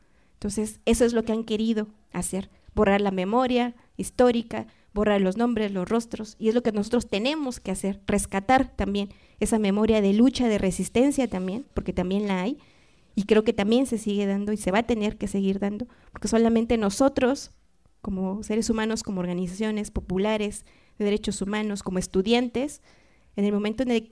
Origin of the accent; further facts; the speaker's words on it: Mexico; debería ser un acto que como pueblo mexicano deberíamos de tener por solidaridad